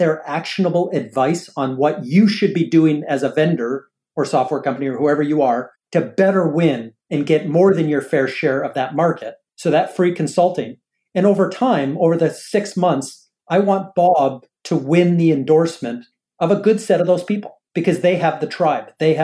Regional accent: Edmonton, Alberta, Canada; also born or lived in Calgary; So I was born in Canada, and I grew up in Edmonton and Calgary watching Wayne Gretzky win Stanley Cups.

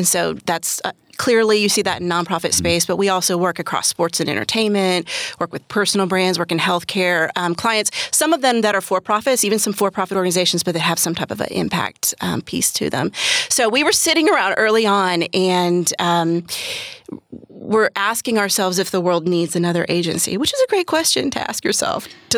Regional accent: Florida, United States; I grew up in Central Florida, and my dad was in the music industry in Central Florida.

